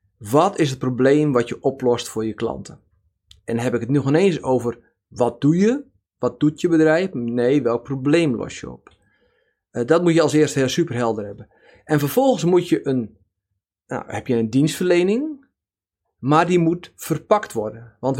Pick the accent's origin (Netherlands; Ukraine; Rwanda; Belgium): Netherlands; North Holland; Ik ben opgegroeid in de Zaanstreek.